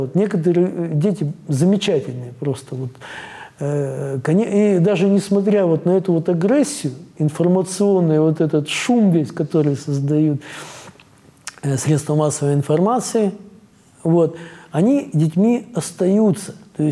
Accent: Perm, Perm Krai, Russia; я из Перми

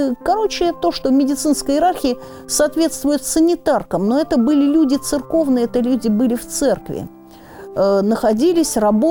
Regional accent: Arkhangelsk, Arkhangelsk Oblast, Russia; born there; Поскольку я родилась в Архангельске

